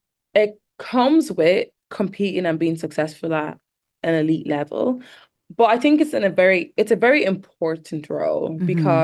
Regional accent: Dublin, Leinster, Ireland; I'm from Dublin.

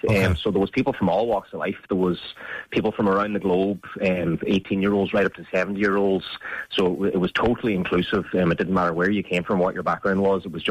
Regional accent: Ireland; Now, for me, I found that quite difficult as an Irish man with the kind of humour and stuff I'm known for, walking around with only 300 Americans.

